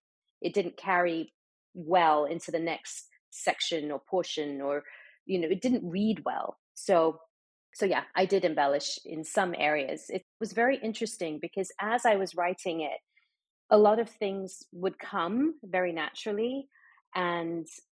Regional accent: Dubai, United Arab Emirates; I grew up in the Middle East. I grew up in Dubai, so I have that perspective.

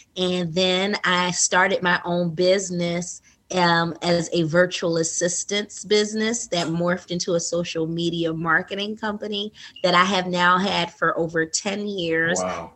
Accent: Philadelphia, Pennsylvania, United States; I am a realtor. I am originally from West Philadelphia, born and raised where the playground was at.

